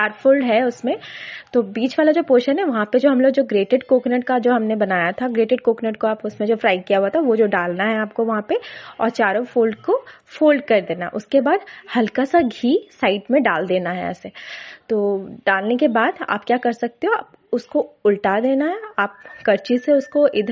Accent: Bhubaneswar, Odisha, India; मैं उड़ीसा भुवनेश्वर से हूँ।

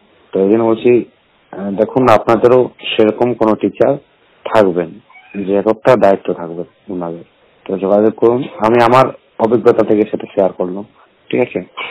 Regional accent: West Bengal, India; আমাদের যেমন গ্রাম পুরুলিয়া ডিস্ট্রিক্টে

